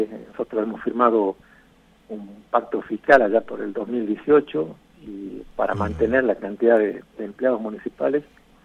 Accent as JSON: {"language": "Spanish", "country": "Argentina", "said": "No estoy hablando ya como como una cuestión partidaria, sino como argentinos"}